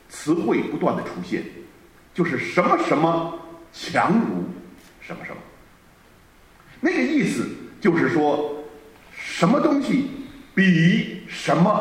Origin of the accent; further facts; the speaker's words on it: China; 我说是啊是啊是啊，我们中国人非常会吃